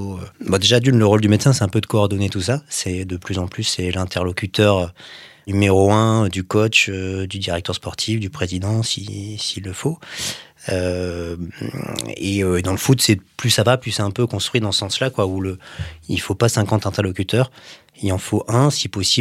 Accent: Valenciennes, Hauts-de-France, France; Et je suis né à Valenciennes. Voilà. Je suis né à Lille, mais j'ai grandi

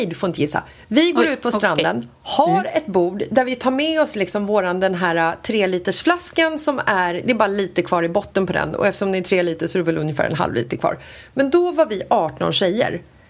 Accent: Sweden; för att vi är från Sverige

